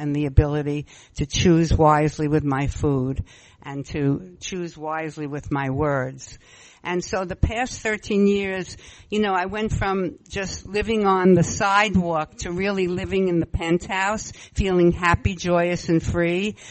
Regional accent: Brooklyn, New York, United States; also born or lived in Valley Stream; when we moved from Brooklyn, my little cozy Jewish neighborhood, to Valley Stream, which was more, you know, all ethnicities, I didn't feel as comfortable

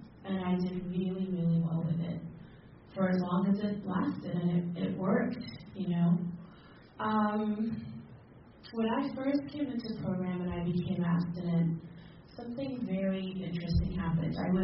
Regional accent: England, United Kingdom; I grew up in England, and England is 8 hours ahead.

